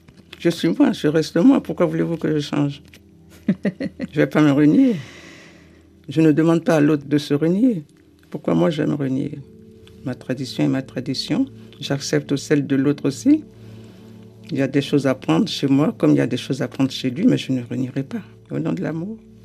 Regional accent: Porto-Novo, Ouémé, Benin; born there; Je suis née à Porte-Nouveau.

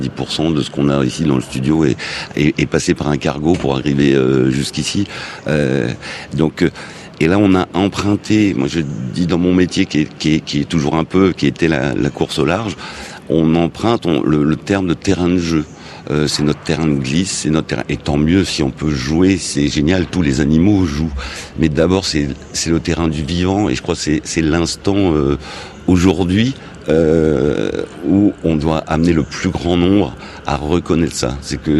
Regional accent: Brittany, France; C'est vrai que près de chez nous, et je suis breton, donc notre Atlantique et notre Manche étaient peut-être visuellement plus sales.

